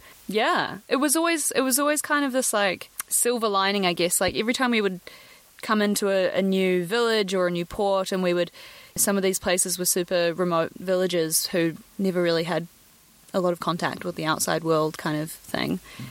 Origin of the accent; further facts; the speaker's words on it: New Zealand; I grew up in New Zealand